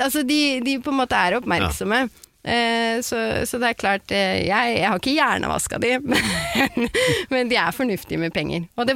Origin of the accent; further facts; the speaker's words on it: Oslo, Norway; Jeg er fra Romsås.